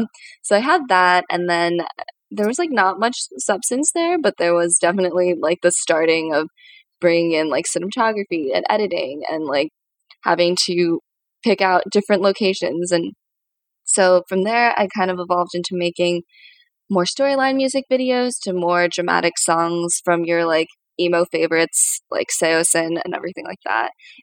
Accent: Connecticut, United States; I grew up in Connecticut, like I mentioned, which is really synonymous a lot of times with trees and white people

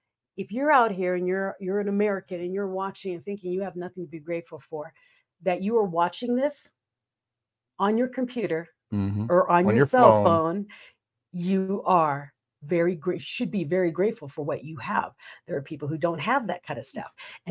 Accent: Philippines; like I grew up in the Philippines, where there was one big pot of rice, you know, one big bowl of rice, and 16 people were sharing this 2 cups of rice.

